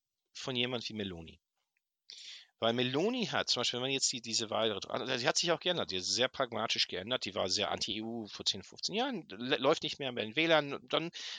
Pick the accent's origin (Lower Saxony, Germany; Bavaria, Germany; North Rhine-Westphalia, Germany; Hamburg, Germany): Lower Saxony, Germany; Hanover; jetzt sehe ich als Hannoveraner. Wir sind natürlich ganz clean in Hannover.